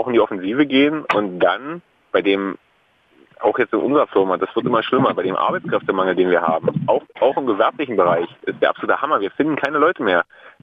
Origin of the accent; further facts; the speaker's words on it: East Germany, Germany; ich stamme hier aus dem Osten und habe damals in Stuttgart gearbeitet.